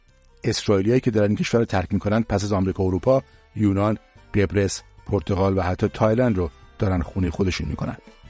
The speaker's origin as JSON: {"language": "Persian", "country": "Iran", "said": "این نوع سربازگیری برای ما ایرانیام آشناست،"}